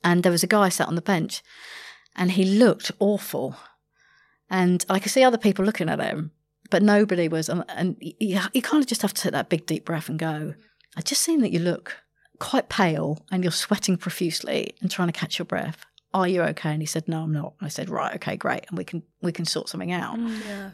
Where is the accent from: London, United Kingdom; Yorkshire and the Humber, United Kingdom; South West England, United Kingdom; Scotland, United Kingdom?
London, United Kingdom